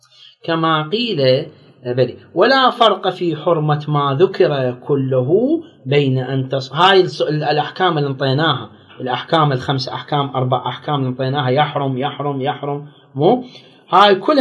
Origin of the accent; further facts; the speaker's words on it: Baghdad, Baghdad Governorate, Iraq; فد عالم ديني موجود عندنا في بغداد